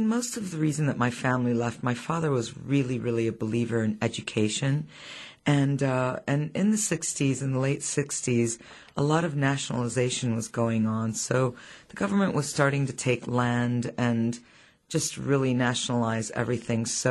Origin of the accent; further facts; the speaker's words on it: Syria; English is a second language; moved away; my story comes from a core of not being able to speak English when I came here from Syria.